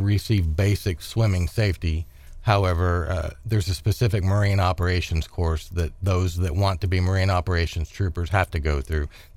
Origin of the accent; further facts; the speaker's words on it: Kansas City, Missouri, United States; I was originally from Kansas City, and there were no openings in Kansas City at that time.